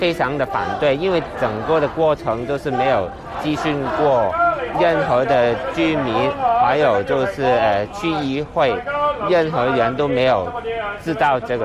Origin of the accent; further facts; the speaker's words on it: Hong Kong; 让我们香港人在那个水深火热的当中。